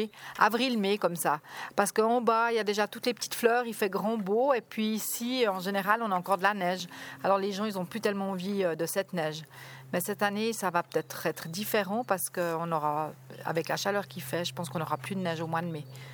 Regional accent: Begnins, Vaud, Switzerland; born there; Ça fait que seulement 8 ans que je suis ici. Je suis née à Beugnin, ben près de ton école, parce que ton école elle est à Nyon.

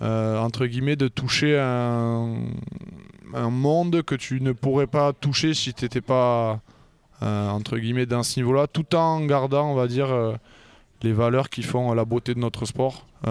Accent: France; Je ne suis pas très fan de la variété française, alors que je suis français.

